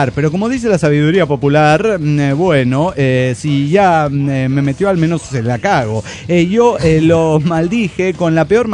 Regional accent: Guadalajara, Jalisco, Mexico; de Guadalajara, Jalisco, México.

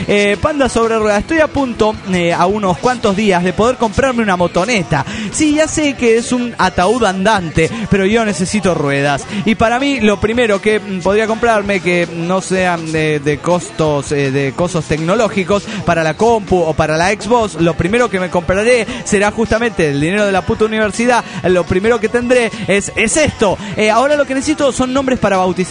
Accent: Mexico City, Mexico; Soy el demonio del DF mexicano.

